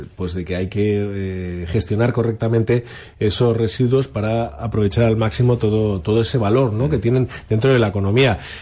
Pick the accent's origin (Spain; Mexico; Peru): Spain; no solamente somos los españoles